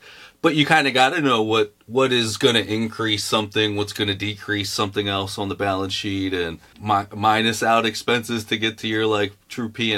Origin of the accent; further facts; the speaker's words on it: Baltimore, Maryland, United States; moved away as an adult; also born or lived in San Francisco; now in Chicago, United States; I'm from Baltimore, Maryland. I might get into it later, but spent some time over on the West Coast in San Francisco, and now I'm in Chicago, so kind of popped around the East Coast, West Coast, Midwest.